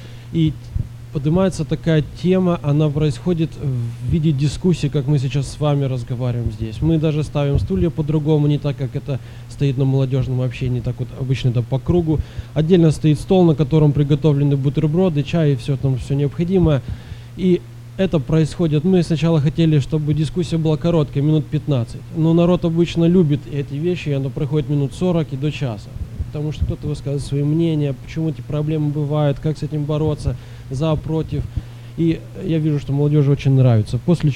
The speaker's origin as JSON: {"language": "Russian", "town": "Sacramento", "region": "California", "country": "United States", "said": "я из Сакраменто, с церкви Михаила Филипповича Теслюка."}